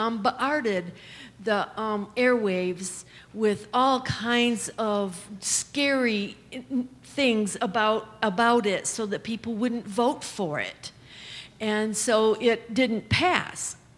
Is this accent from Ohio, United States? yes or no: yes; Ohio, United States; I came from Ohio, and I was very active in the that referendum to get it on the ballot.